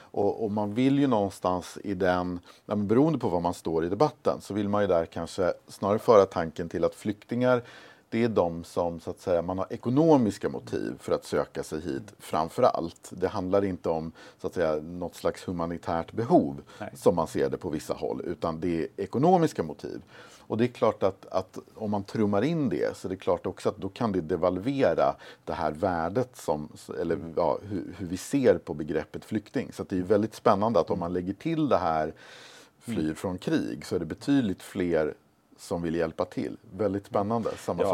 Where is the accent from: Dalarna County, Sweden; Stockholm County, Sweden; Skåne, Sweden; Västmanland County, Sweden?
Västmanland County, Sweden; Västerås; jag är ju själv född och uppvuxen i Västerås och det var ju en ort som länge, ja men det kom väldigt många finska arbetskraftsinvandrare där.